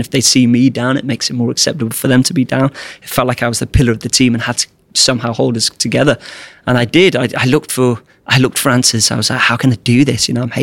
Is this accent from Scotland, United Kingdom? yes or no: no; Wales, United Kingdom; I came back from Thailand I moved back into my parents' place in Wales. I had about £200 to my name.